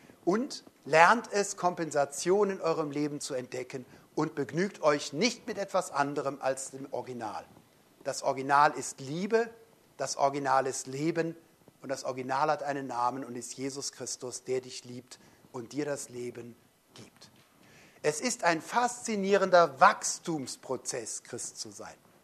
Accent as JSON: {"language": "German", "town": "Cologne", "region": "North Rhine-Westphalia", "country": "Germany", "said": "ich komme aus Köln, bin erst als Teenager zum Glauben gekommen und dann kam ich so nach Süddeutschland"}